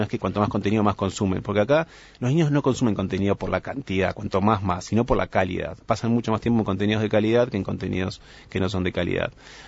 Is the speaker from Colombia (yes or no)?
no; Uruguay; nos invitaron a nosotros como uruguayos